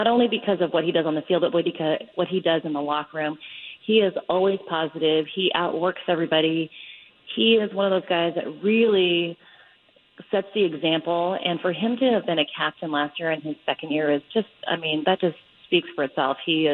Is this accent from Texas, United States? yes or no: no; Washington, United States; I grew up in Washington State in enemy territory.